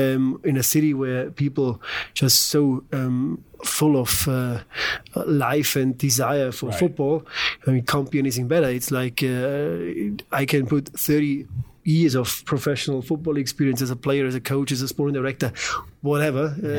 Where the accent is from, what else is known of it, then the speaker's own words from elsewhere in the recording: Germany; English is a second language; I'm from Germany